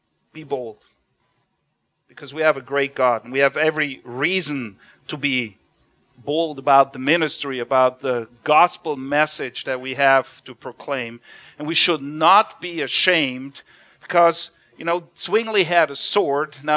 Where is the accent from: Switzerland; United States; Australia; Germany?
Switzerland; I'm not only ministering in Switzerland, but I was born and raised in Switzerland.